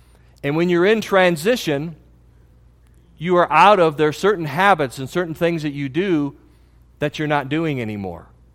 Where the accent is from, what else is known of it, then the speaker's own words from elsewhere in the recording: Chicago, Illinois, United States; From a boy growing up in Chicago, the St. Petersburg winter was wonderful.